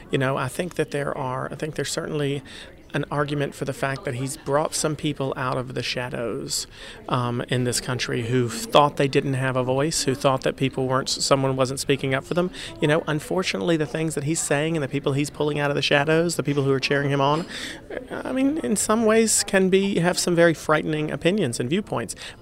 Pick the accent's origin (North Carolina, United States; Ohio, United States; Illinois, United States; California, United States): North Carolina, United States; I'm somebody from North Carolina who was very upset at seeing, well, not only the partisanship in Congress, but the fact that my state has been cut apart and gerrymandered so much